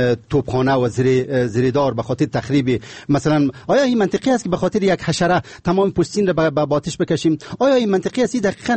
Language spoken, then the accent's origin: Persian; Afghanistan; من به عنوان یک افغان